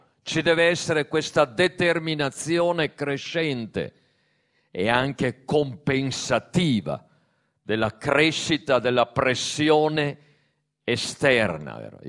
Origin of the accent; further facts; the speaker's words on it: Trentino-Alto Adige, Italy; io vengo dalla Valsugana, una zona di monti e di valli sullo sfondo le Dolomiti